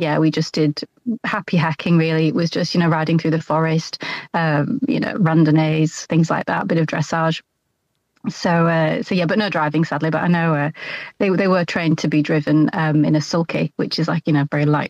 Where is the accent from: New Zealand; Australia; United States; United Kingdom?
United Kingdom; England; now in France; I'm actually living in France. I'm English by birth, but I've lived in France for the last 20 years, and I live between Bordeaux and Cognac